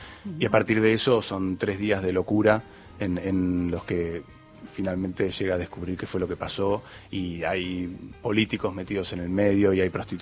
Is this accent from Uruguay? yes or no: no; Bariloche, Río Negro, Argentina; now in Buenos Aires, Argentina; yo soy del sur, ya que estaban hablando de la Patagonia, yo soy de Bariloche, y cuando vine para Buenos Aires, vine a estudiar cine.